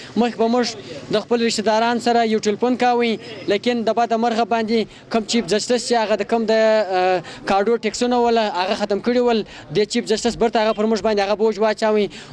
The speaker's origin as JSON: {"language": "Pashto", "town": "Chaman", "region": "Balochistan", "country": "Pakistan", "said": "زه د چمن یو هم شهري"}